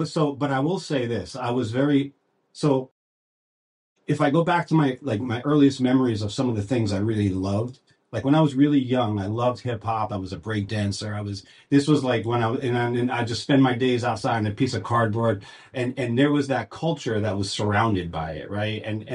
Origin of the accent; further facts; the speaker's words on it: Clifton, New Jersey, United States; also born or lived in Paterson / Elmwood Park; So I was born in Paterson, St. Joseph's. I grew up in Clifton, then Elmwood Park, and then moved to Montclair.